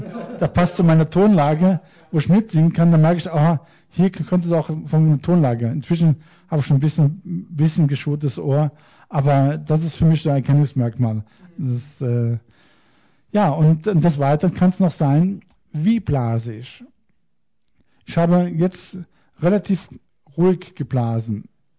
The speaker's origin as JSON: {"language": "German", "country": "Austria", "said": "Ich komme aus Österreich, da war ich auf einige Berge, habe von oben geblasen."}